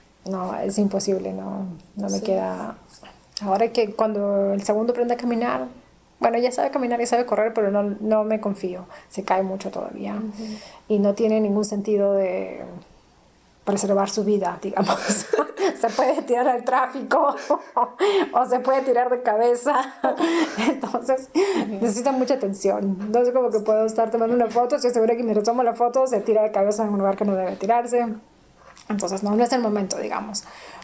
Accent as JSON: {"language": "Spanish", "country": "Peru", "tie": "born or raised there", "said": "cuando yo crecí en el Perú, la playa es desértica. Toda la costa peruana es un desierto."}